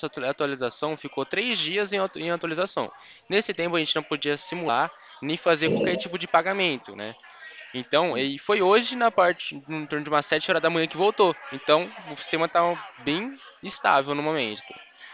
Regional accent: Americana, São Paulo, Brazil; Opa, sou aqui de Americana, aqui do lado.

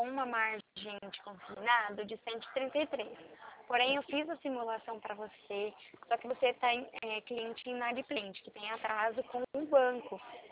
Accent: São Paulo, Brazil; Eu sou de São Paulo

